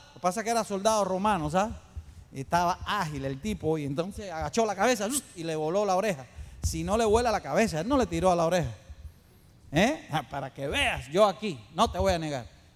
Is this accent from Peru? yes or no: no; Cuba; ya saben que somos cubanos.